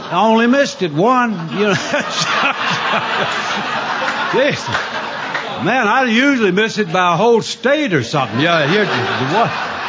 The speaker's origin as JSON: {"language": "English", "town": "Mayberry", "region": "North Carolina", "country": "United States", "tie": "born or raised there", "said": "I grew up in Mayberry, North Carolina. I mean, man, we didn't even have a town drunk."}